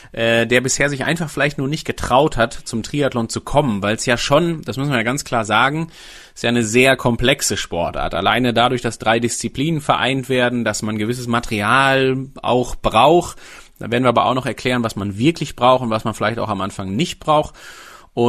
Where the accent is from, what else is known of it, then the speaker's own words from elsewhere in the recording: North Rhine-Westphalia, Germany; born there; Ich komme gebürtig aus dem Sauerland